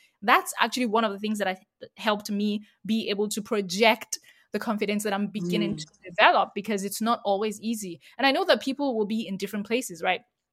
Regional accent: Nigeria; I grew up in Nigeria, by the way, and I studied in Nigeria

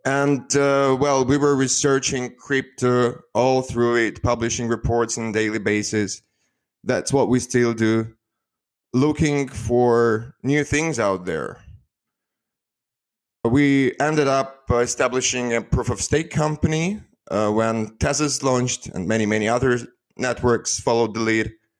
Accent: Moscow, Russia; English is a second language; moved away; I was born in Moscow. I'm not there anymore, though, but I lived there for the whole of my life. Was born in a middle-class family.

